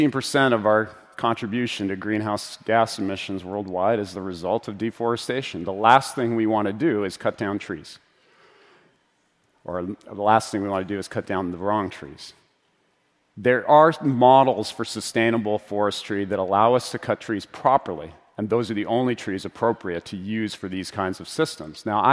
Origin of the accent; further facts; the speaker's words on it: Vancouver, British Columbia, Canada; and I'm hoping, that my hometown of Vancouver actually potentially announces the world's tallest at around 20 stories.